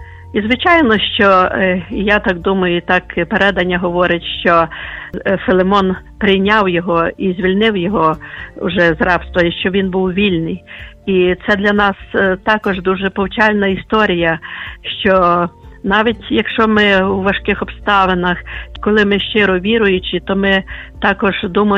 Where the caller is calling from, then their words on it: Lviv, Lviv Oblast, Ukraine; Я зі Львова дзвоню.